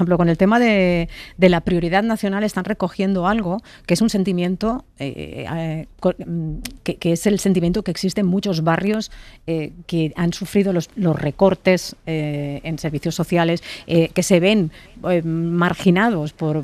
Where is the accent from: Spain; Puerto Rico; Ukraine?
Spain; a mí, que soy español, aunque pertenezca a una etnia que siempre se ha visto racializada y marginada